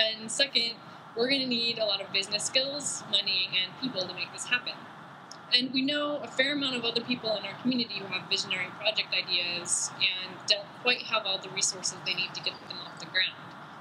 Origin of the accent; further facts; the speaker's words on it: Midwest, United States; Like, I grew up in the Midwest on a farm, so I kind of know, even though I look kind of strange, I actually can relate pretty well with the average person.